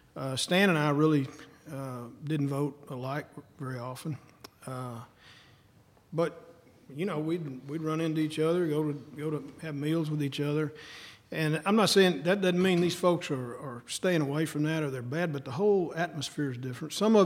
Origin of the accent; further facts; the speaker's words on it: Texas, United States; But I grew up in East Texas, and I live five houses down from Charlie Wilson.